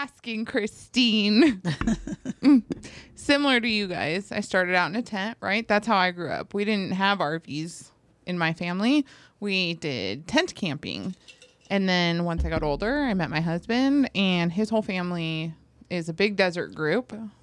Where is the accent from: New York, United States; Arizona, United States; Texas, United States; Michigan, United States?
Arizona, United States; also born or lived in Kansas; I grew up in Arizona, so I mean, this is a lot better. But I also lived in Kansas.